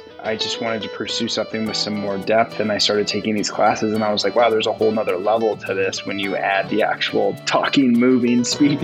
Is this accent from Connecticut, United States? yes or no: no; Colorado, United States; Originally from Colorado. I grew up just outside of Boulder.